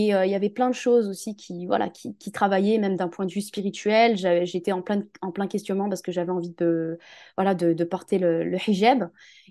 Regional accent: Hauts-de-France, France; moved away as an adult; moi, je suis arrivée en région parisienne quand je me suis mariée, mais sinon, moi, à la base, je suis originaire de l'Oise. Okay. J'ai grandi en Picardie.

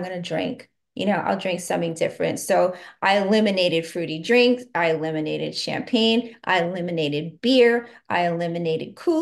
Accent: Brooklyn, New York, United States; I'm from New Brooklyn, New York.

